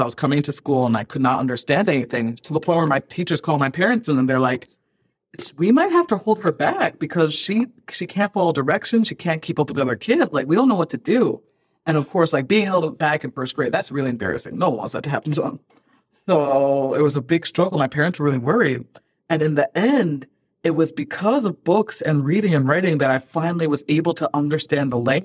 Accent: Ghana; born there; I was born in Ghana, so I have a lot of connections to the culture and the country.

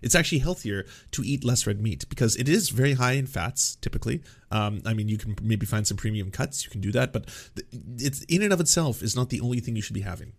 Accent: Canada; See, okay, so as a Canadian, we didn't really hear diabetes said that way.

